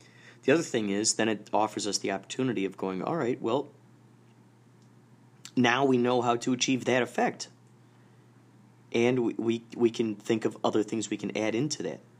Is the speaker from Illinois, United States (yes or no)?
yes; Carol Stream, Illinois, United States; I grew up in Carroll Stream, Illinois.